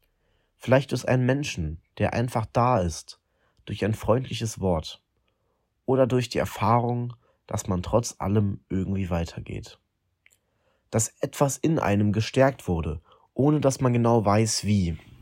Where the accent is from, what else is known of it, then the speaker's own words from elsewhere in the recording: Niederauerbach, Rhineland-Palatinate, Germany; ich komme aus Niederauerbach